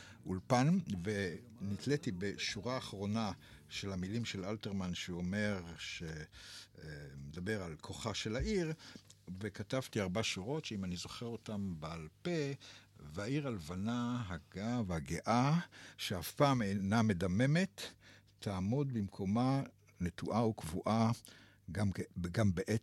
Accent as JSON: {"language": "Hebrew", "town": "Tel Aviv", "region": "Tel Aviv District", "country": "Israel", "said": "אני תל אביבי."}